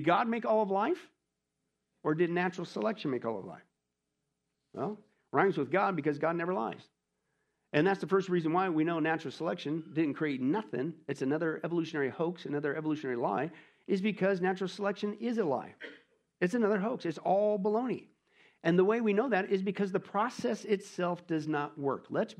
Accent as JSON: {"language": "English", "country": "United States", "tie": "born or raised there", "said": "If you ever notice, I grew up in Kansas, Nebraska."}